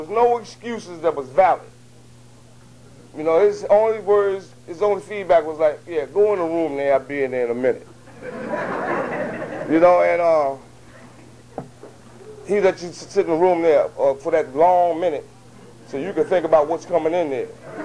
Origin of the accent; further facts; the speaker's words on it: Brooklyn, New York, United States; Because I was born in Brooklyn. And I stayed in Brooklyn for a while. And then I moved out to Jamaica, Queens.